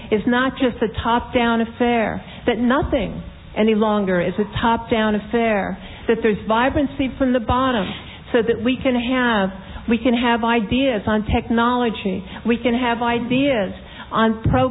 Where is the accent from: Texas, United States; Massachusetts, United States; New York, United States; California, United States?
New York, United States; I'm a producer from New York.